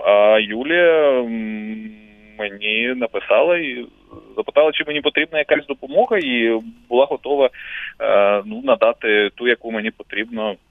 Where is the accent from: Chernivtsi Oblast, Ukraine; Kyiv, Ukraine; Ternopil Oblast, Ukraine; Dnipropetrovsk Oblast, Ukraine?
Dnipropetrovsk Oblast, Ukraine; Kryvyi Rih; ну, скажімо так, за от весь час жодного разу не склалося у мене враження, що президент знає, що я з Кривого Рогу.